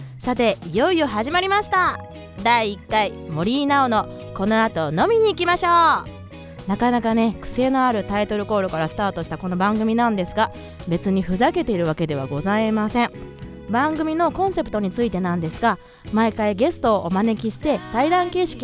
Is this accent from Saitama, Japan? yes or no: no; Takaishi, Osaka, Japan; ちょっとね、なまってるのでお気づきの方もいると思うんですけれども、大阪出身です。大阪の高石市っていうね、堺のさらに南の方にある小さな市が、まあ、あって、まあ、そこで生まれ育ったんですけれども、